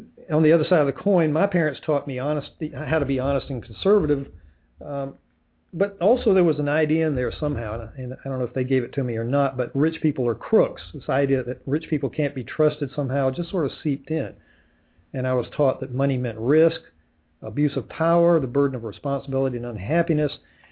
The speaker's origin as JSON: {"language": "English", "town": "Savannah", "region": "Georgia", "country": "United States", "tie": "born or raised there", "said": "I grew up in Savannah. My parents were educated, but they were middle class Georgia citizens."}